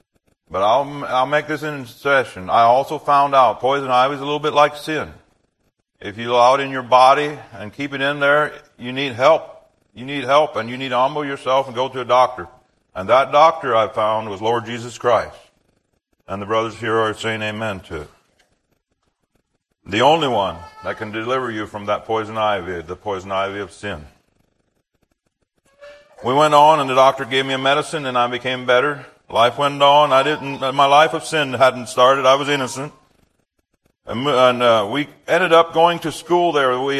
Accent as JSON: {"language": "English", "town": "Ephrata", "region": "Pennsylvania", "country": "United States", "tie": "born there", "said": "So I was born in Pennsylvania. If you look at my birth certificate, it would not be in Mexico like Ephraim's and his wife. It would be in Ephrata, Pennsylvania."}